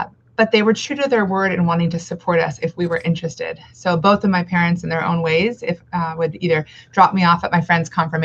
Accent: Stillwater, Minnesota, United States; I'm actually from Stillwater, Minnesota. So how often do we get to serve near or in our hometown?

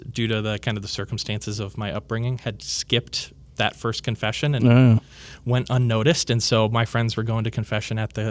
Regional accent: St. Francis, Minnesota, United States; So I grew up in St. Francis, Minnesota, just north of there.

